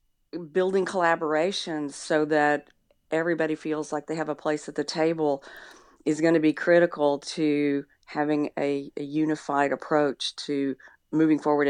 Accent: Lubbock, Texas, United States; Well, I'm from Lubbock, so I can imagine those conversations having been made.

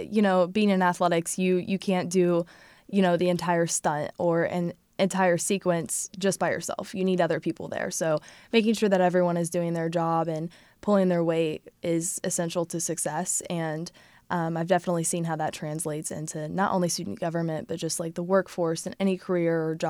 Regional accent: Louisville, Kentucky, United States; I grew up right outside of Louisville, so, you know, we had access to transportation and running water, and, you know, it was a 10-minute drive to downtown Louisville

